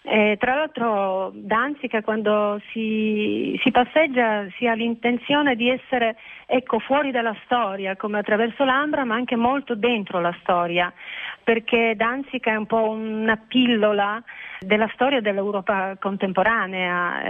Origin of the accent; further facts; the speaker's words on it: Wrocław, Lower Silesian Voivodeship, Poland; Italian is a second language; also born or lived in Kraków / Italy; sono nata a Cracovia, ma molto presto ci siamo trasferiti a Breslavia, Wrocław, che è una città del sud-ovest della Polonia, e dopo ho cominciato tra Varsavia, l'Italia, Venezia, Torino, Roma, quindi la Polonia un po' tutta e anche l'Italia un po' tutta.